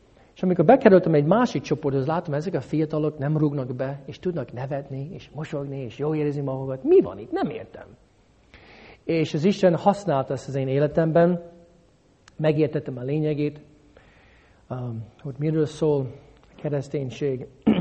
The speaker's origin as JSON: {"language": "Hungarian", "country": "Hungary", "said": "amikor ők hallották, hogy én magyar vagyok"}